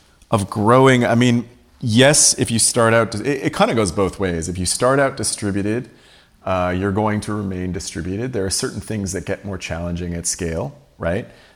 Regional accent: Toronto, Ontario, Canada; I grew up in Toronto.

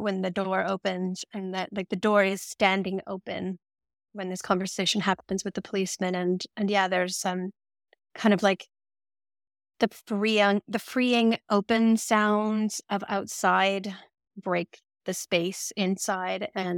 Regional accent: Edmonton, Alberta, Canada; I'm really excited to be back on radio in my hometown, Edmonton.

